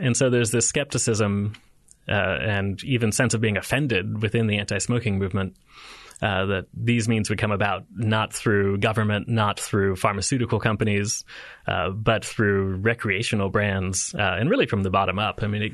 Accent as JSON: {"language": "English", "country": "United States", "said": "the casualness of people using snus there is almost shocking as an American."}